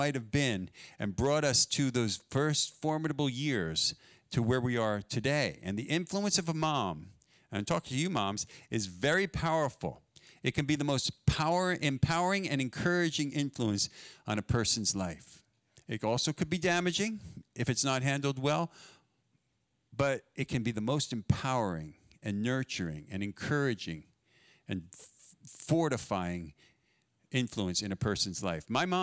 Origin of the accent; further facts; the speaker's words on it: New Jersey, United States; And so I got a crash course in country music because I grew up in New Jersey.